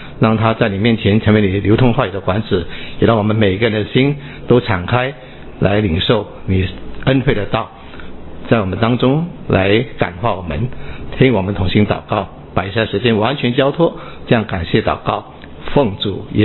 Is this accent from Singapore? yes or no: yes; Singapore; 这是我们新加坡人对我们过去这一代的政府有这样的一个信心。